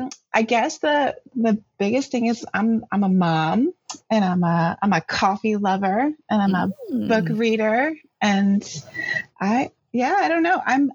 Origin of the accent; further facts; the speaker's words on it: Annapolis, Maryland, United States; moved away as an adult; now in Houston, United States; So I'm originally from Maryland, just outside of Annapolis. And I lived there my whole life until I was 23.